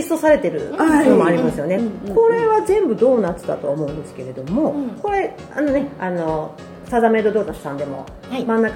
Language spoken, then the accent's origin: Japanese; Gifu, Japan; 私岐阜県出身なんですけど、この まあ、故郷の岐阜県